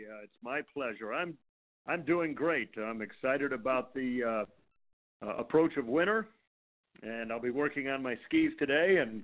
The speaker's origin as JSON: {"language": "English", "town": "Evanston", "region": "Illinois", "country": "United States", "tie": "born or raised there", "also_born_or_lived": "Chicago", "said": "I grew up in suburban Chicago. I grew up in Evanston, where Northwestern University is. So I lived a mile from the city."}